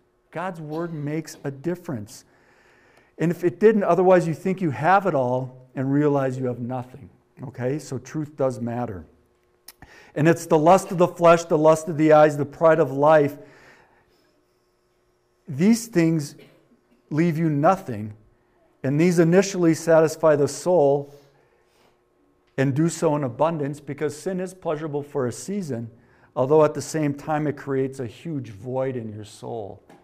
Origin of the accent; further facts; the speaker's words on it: Wisconsin, United States; I'm from Wisconsin, so it's a complicated word. It doesn't end in Owak or ski, so I really struggle with it.